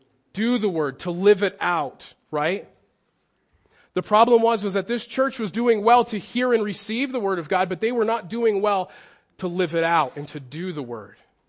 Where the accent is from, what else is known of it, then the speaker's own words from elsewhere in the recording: New Jersey, United States; Growing up in New Jersey, I was a part of a church that was a church plant for a time